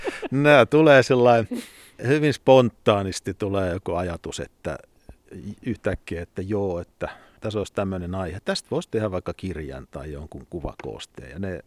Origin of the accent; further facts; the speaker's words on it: Southeast Finland, Finland; tietysti tuolla kotikulmilla Kaakkois-Suomessa niitä ne suot siellä kulkenut läpi moneen kertaan siellä ollut